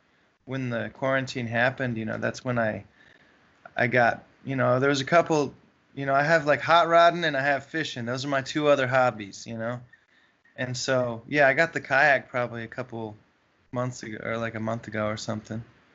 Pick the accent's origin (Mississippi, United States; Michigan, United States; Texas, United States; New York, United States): Michigan, United States; now in Nashville, United States; And I've never seen that growing up in Michigan, just fishing for largemouth bass like I did.